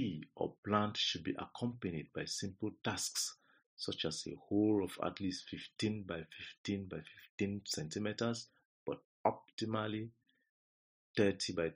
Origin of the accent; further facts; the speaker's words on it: Cameroon; I'm from Cameroon.